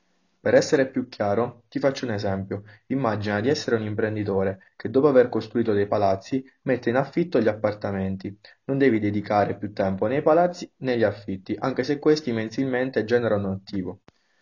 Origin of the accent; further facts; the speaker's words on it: San Buceto, Abruzzo, Italy; Sono nato e cresciuto a San Buceto, un paese che si trova nella provincia di Chieti.